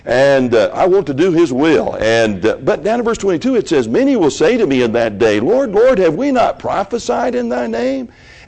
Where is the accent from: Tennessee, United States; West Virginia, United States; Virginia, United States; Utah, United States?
Tennessee, United States; Memphis; built near the fairgrounds there in the city of Memphis